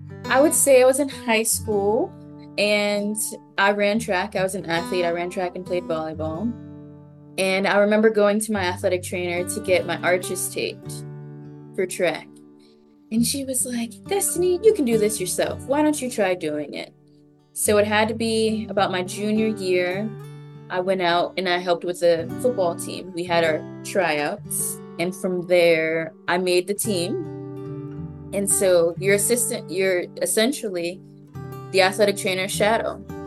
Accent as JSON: {"language": "English", "town": "Toledo", "region": "Ohio", "country": "United States", "also_born_or_lived": "San Antonio, Texas / Fairfax, Virginia", "said": "I am from Ohio, Toledo, Ohio."}